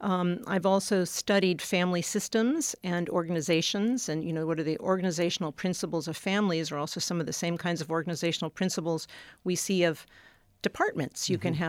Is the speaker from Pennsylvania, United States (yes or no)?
yes; Swarthmore, Pennsylvania, United States; I grew up in Swarthmore, Pennsylvania, outside of Philadelphia, and spent summers on Cape Cod